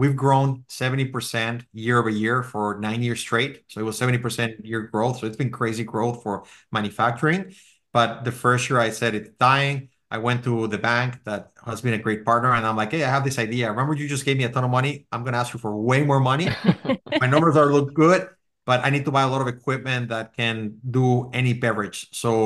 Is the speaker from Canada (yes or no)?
no; Mexico; now in Wisconsin, United States; So I'm from Mexico and I have no idea how I ended up in Wisconsin